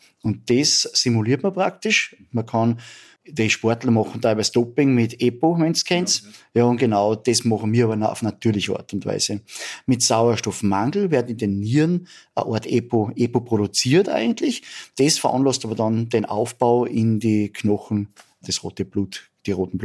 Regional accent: Grundlsee, Styria, Austria; also born or lived in Bad Ischl; geboren in Bad Ischl, aufgewachsen am Grundlsee, lange Zeit

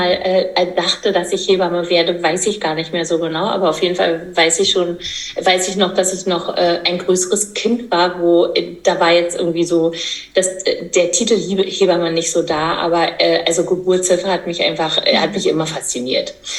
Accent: East Germany, Germany; komme aus dem Osten, das heißt Geburtshilfe gab es ja bei uns nur im Kreißsaal, also nicht Hausgeburtshilfe.

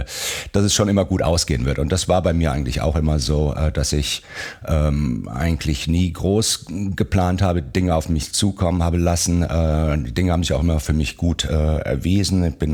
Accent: Rhineland, Germany; ich komme ja aus dem Rheinland. Wir leben ja im Rheinland

